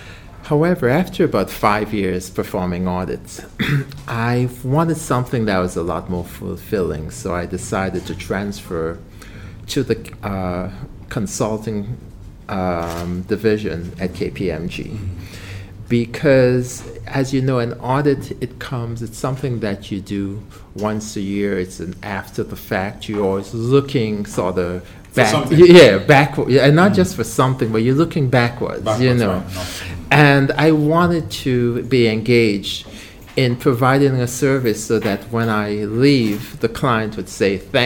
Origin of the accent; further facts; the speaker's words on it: Grenville, Saint Andrew, Grenada; all the other things that a young boy would do growing up in Grenville. After I did O-levels, finished O-levels at SAS, I then went on to St. John Christian Secondary School